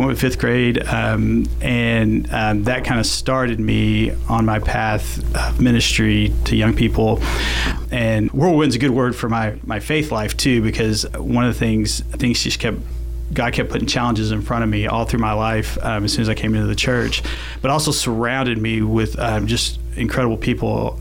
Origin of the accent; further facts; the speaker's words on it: Dallas, Texas, United States; I'm from Dallas, Texas